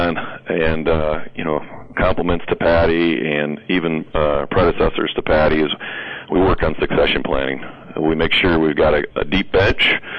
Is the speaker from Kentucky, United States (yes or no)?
no; Concord, Michigan, United States; I'm originally from the Jackson area, and have been back here in the Jackson area since 2003. But grew up out toward the Concord Horton area. Went to Concord schools out there